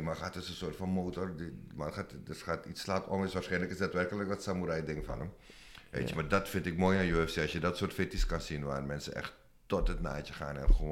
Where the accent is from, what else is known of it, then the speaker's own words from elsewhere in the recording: Suriname; als Surinamer